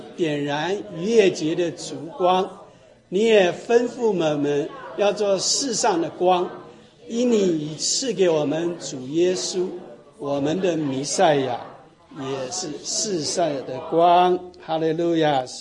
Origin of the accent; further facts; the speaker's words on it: China; 就好像我们中国人的怎么样新年大扫除一样